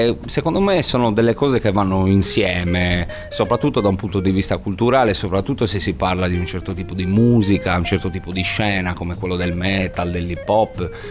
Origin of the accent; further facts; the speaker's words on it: Sardinia, Italy; non ci crede nessuno che siamo sardi, a parte quando sentono parlare me, ovviamente